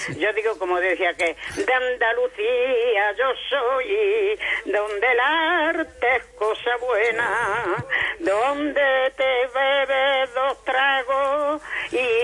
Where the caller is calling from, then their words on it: France; De Francia.